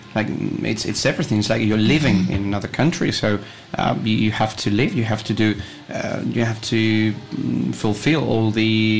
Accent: Tintón, Community of Madrid, Spain; My hometown, my beautiful hometown, is called Tintón. It's in the province of Madrid.

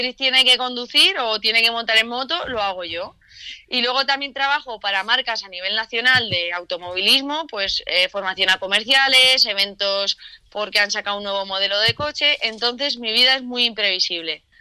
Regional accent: Aragon, Spain; porque claro, yo siempre que he visto el fútbol ha sido en mi pueblo, que es de Teruel

